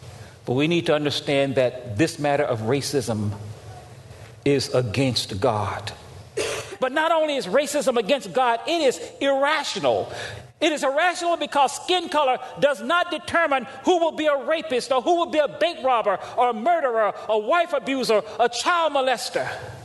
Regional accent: Mississippi, United States; Emmett Till was a 16-year-old boy that was lynched not very far from where I grew up in Mississippi.

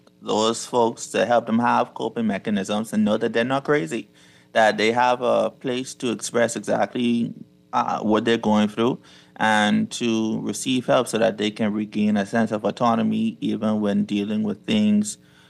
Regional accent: Grand Bahama, Bahamas; I'm from Grand Bahama.

